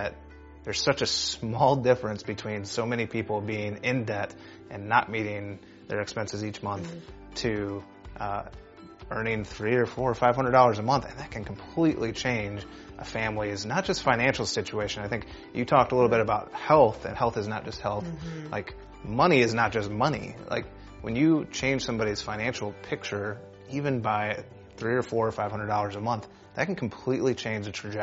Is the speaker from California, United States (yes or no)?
no; Chicago, Illinois, United States; We're from Chicago, Illinois.